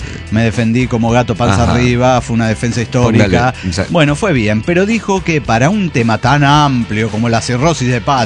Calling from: Winston-Salem, North Carolina, United States; de Winston Salem.

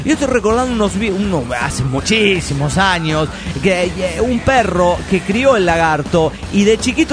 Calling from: Teotihuacan, State of Mexico, Mexico; de Teotihuacán, México.

